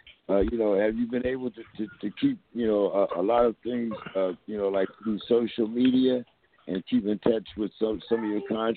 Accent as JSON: {"language": "English", "town": "Newark", "region": "New Jersey", "country": "United States", "tie": "born or raised there", "said": "Oh, man, hey. I grew up in Newark, man. Right down there in the island."}